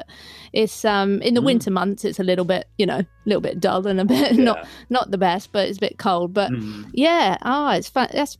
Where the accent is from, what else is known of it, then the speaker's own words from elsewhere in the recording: South East England, United Kingdom; Funnily enough, I'm originally from the Isle of Wight, so I'm actually on the Isle of Wight right now.